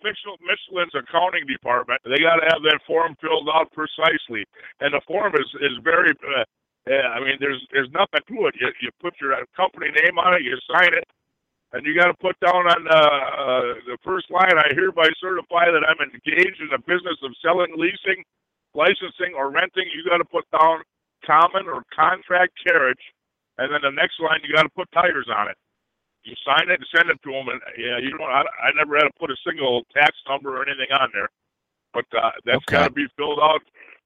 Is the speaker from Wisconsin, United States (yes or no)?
yes; Wisconsin, United States; now in New York, United States; Listen, I'm from Wisconsin also